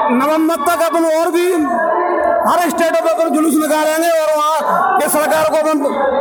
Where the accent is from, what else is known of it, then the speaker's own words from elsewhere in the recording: Bhind, Madhya Pradesh, India; ये हम क्या आगे मध्य प्रदेश से आए हुए डिस्ट्रिक्ट भिंड से